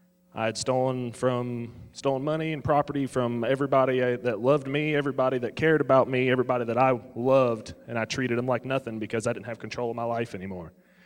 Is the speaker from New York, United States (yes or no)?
no; Lanesville, Indiana, United States; I'm from Lanesville, Indiana, about an hour and a half southeast of here.